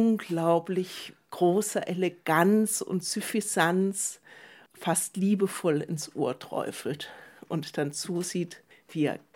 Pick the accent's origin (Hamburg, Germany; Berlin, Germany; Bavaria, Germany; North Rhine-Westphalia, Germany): Bavaria, Germany; now in Vienna, Austria; Wenn man als Bayer in Wien ist, wird man schon immer wieder gefragt, wann man denn wieder geht.